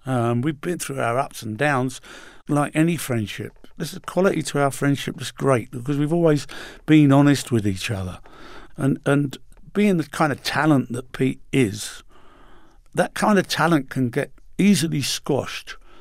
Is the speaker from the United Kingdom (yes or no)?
yes; England, United Kingdom; After the war, we had the GIs over in England. They introduced us all to it. And of course, as young English teenagers growing up, this was magical music.